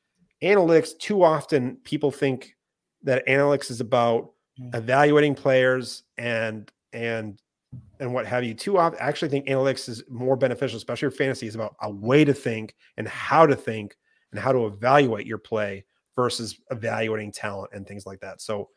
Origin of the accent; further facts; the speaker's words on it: Maine, United States; now in Providence, United States; But I am from Maine, though. I am from Maine.